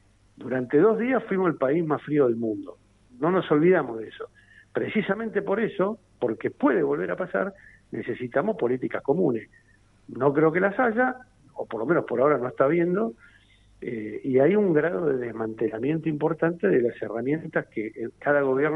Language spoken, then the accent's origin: Spanish; Argentina; ¿Qué nos conviene como argentinos?